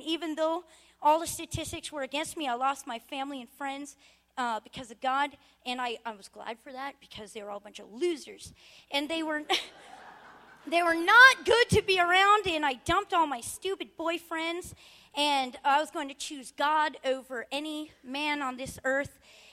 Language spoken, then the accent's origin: English; Anchorage, Alaska, United States; And the last time they kicked me out and I was banned from the Anchorage School District, I started dropping out in the fifth grade, and my mom never made me go to school. And up here, we don't have any truancy laws.